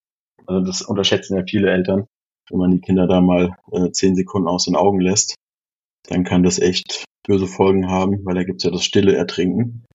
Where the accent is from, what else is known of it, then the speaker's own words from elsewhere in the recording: Germany; 15 Kilometer, da ist meine Heimat auf dem Dorf.